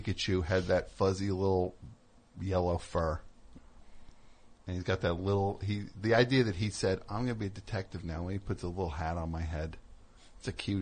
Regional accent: New Jersey, United States; I'm from New Jersey.

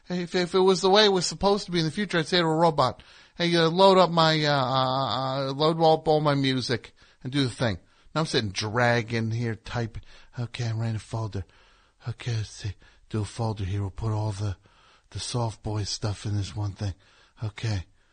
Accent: New Jersey, United States; He is from New Jersey. I am from New Jersey.

